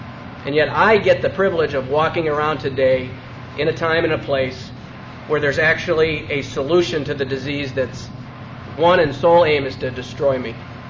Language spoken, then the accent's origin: English; Chicago, Illinois, United States; I grew up in a family, I've got two older brothers. My father was, I grew up in Chicago.